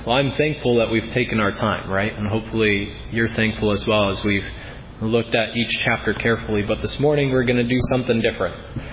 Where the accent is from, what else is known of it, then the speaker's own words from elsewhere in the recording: New Hampshire, United States; I grew up in New Hampshire, and if any of you have visited New Hampshire, it is a beautiful area.